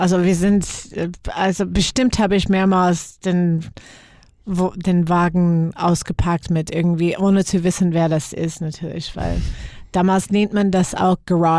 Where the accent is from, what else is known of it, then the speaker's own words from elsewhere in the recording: Seattle, Washington, United States; born there; German is a second language; moved away; Ich bin in Seattle geboren